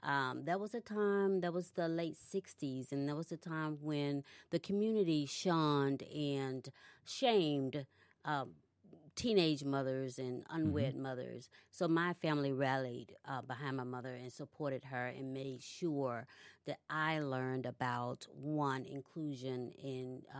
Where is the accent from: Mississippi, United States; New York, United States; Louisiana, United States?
Mississippi, United States; Olive Branch; So, Josh, I was born in Memphis, Tennessee. Mm-hmm. However, I was raised in Olive Branch, Mississippi until I was 16 years old.